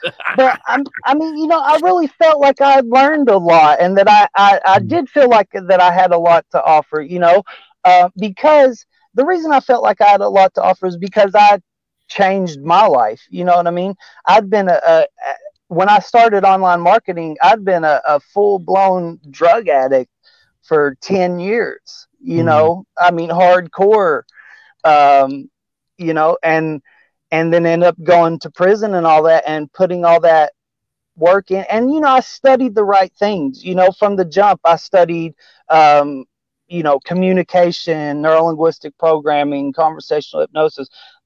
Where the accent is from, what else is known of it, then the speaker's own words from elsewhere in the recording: Tennessee, United States; I am basically at heart just an old country boy from Tennessee. You know, I grew up in Tennessee.